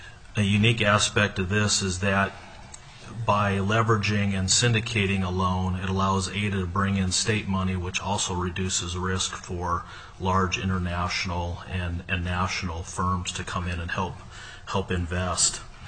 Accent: Juneau, Alaska, United States; Mr. Chair and Senate Finance Committee … I'm from Juneau, Alaska.

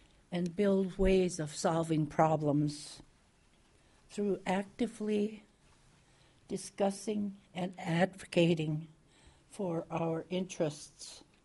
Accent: Kake, Alaska, United States; I come from Cake and have had different experiences with the ordinances, the bombs they're called.

